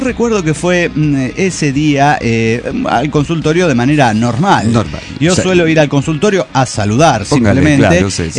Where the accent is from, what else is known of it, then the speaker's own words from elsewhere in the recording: Mar del Plata, Buenos Aires Province, Argentina; de Mar del Plata, Argentina.